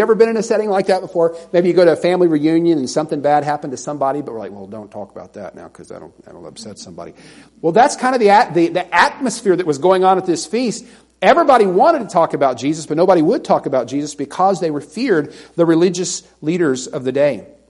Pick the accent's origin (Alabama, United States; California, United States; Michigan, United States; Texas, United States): Alabama, United States; I grew up in the South, you know, and we who lived in Alabama looked at people over in Mississippi